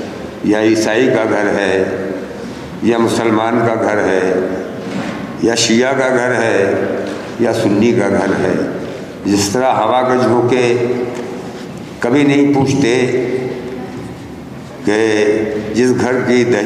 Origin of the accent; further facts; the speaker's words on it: India; میری عمر تقریباً 75 سال ہو گئی ہے، میں ہندوستان کا رہنے والا ہوں، میں نے اپنے ملک میں دیکھا ہے